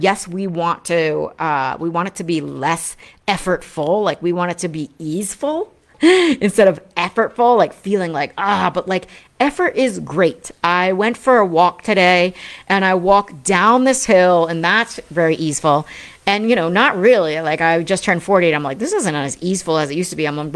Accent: East Coast, United States; And I grew up on the East Coast, so I do. You know, I have working class conditioning in my veins.

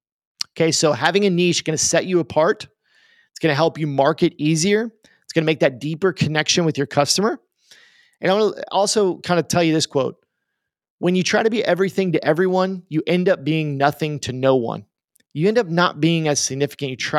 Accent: Oklahoma, United States; And I make the joke that I'm from Oklahoma. So in Oklahoma, see, the riches are in the niches.

